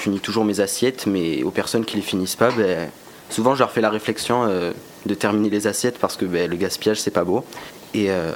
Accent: Ribiers, Provence-Alpes-Côte d'Azur, France; Ben, je viens de Ribier. Je suis au collège de Pôle à Rennes. Je suis en 3e.

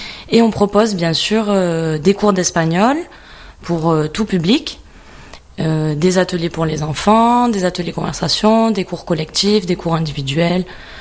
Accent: Forcalquier, Provence-Alpes-Côte d'Azur, France; Oui, moi je suis originaire de Forcalquier.

